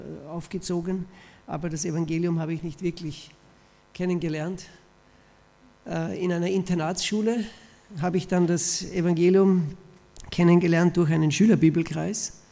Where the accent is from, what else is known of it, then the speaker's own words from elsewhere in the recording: Austria; Ich bin aus Österreich.